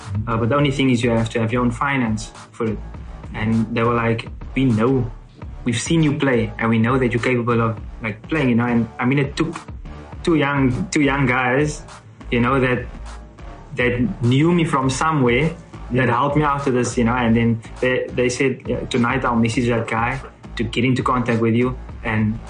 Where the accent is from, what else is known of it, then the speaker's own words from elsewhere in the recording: Cape Town, Western Cape, South Africa; While I was still in Johannesburg, because I'm from Cape Town